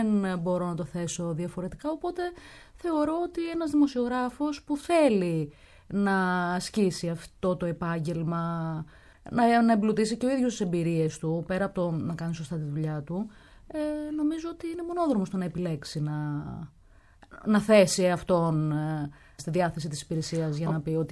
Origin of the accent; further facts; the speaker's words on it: Missolonghi, Western Greece, Greece; Μεγάλωσα στο Μεσολόγγι, έχω μία γάτα.